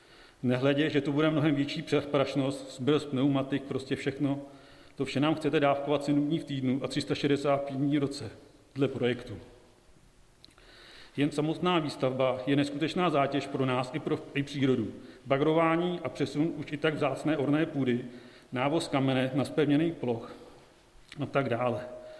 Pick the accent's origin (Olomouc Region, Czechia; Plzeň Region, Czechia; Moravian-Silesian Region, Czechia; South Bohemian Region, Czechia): South Bohemian Region, Czechia; Chlebov; já jsem z Chlebova. Zastupitel a občaní města Soběslavy.